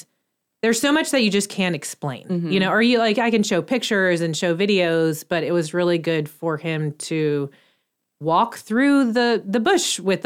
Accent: Charlotte, North Carolina, United States; I grew up near South Mech. So both my siblings went to South Mech, but Harding had a great IB program.

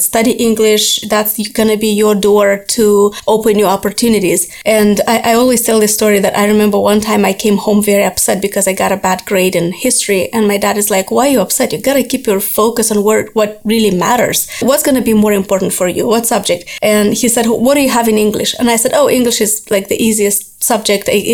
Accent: Moldova; I grew up in Moldova. It's a small country in Eastern Europe. It's actually, I'm not sure if it's the smallest, but it's statistic-wise, it's the poorest country in Eastern Europe. It's not very visited. There are not a lot of opportunities there. So that's where I grew up.

